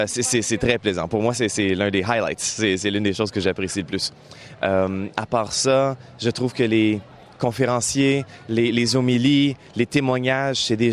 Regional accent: Quebec, Canada; en tant que Canadien-Français, en tant que Québécois

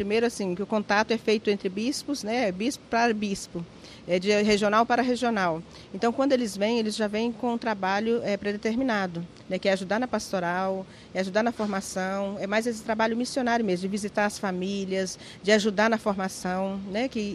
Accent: Minas Gerais, Brazil; Eu sou mineira. Eu sou mineira, mas já estou apaixonada pela Amazônia.

